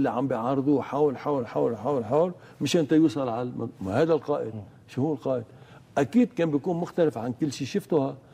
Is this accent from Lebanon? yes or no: yes; Lebanon; انا لبناني